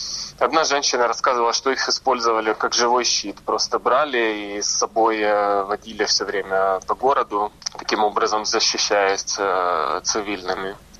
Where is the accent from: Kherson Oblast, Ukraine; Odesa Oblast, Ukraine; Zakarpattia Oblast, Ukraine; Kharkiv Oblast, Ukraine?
Kharkiv Oblast, Ukraine; Kharkiv; now in Kyiv, Ukraine; Я сам из Харькова. Просто там уже несколько лет не живу. Переехал в Киев какое-то время.